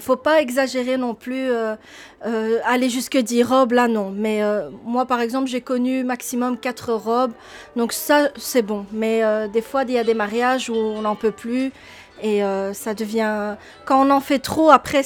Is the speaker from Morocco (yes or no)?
yes; Morocco; j'ai 33 ans et je suis marocaine.